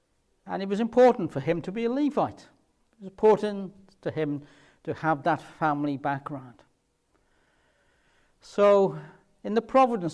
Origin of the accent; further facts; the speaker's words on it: Cardiff, Wales, United Kingdom; some of you can probably work it out from my accent, I was born and brought up in Cardiff. And I used to always think that my part of Cardiff was the best part of Cardiff, which was Splott, the Docklands. It was a really rough area.